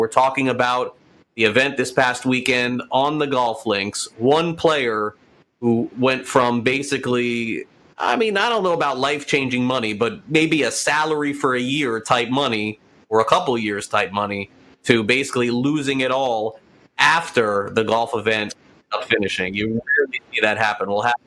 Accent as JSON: {"language": "English", "region": "Florida", "country": "United States", "said": "places that don't have the issues that places like my home state of Florida has"}